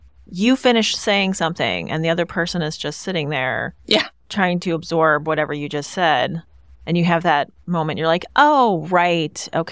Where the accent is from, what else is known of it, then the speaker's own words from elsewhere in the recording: Midwest, United States; born there; I mean, I'm a Midwesterner by birth.